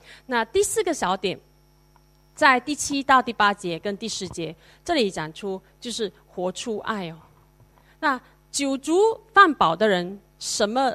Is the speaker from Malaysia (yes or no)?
yes; East Malaysia, Malaysia; moved away as an adult; now in Singapore; 我从二十岁的时候就离开我自己的家乡因为我是马来西亚，以前我是马来西亚人，从东马去到西马读书，所以就已经是离开家乡，在那边五年之后我就来到新加坡。